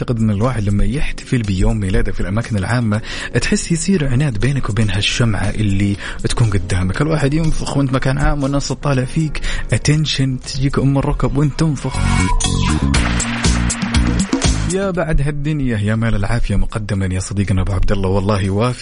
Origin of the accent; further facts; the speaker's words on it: Medina, Medina Province, Saudi Arabia; سنوات جدا طويلة قضيتها بالمدينة المنورة، يعني تربيتي بنسبة 90% وطفولتي كلها كانت بالمدينة المنورة